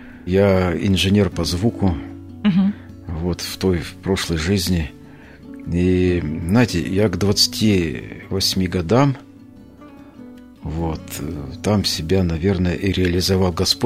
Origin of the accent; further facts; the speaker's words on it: Yaroslavl, Yaroslavl Oblast, Russia; Я из Ярославля, да.